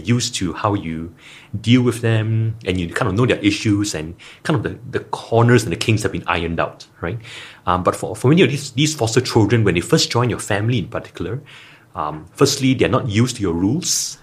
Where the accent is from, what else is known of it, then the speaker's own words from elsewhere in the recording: Singapore; I think as Singaporean parents, it's very easy to think, oh, why are they like that?